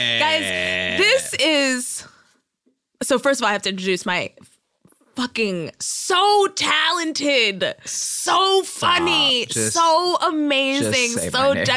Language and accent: English; Texas, United States; I'm from Texas, okay? Sometimes I do a little home remedy.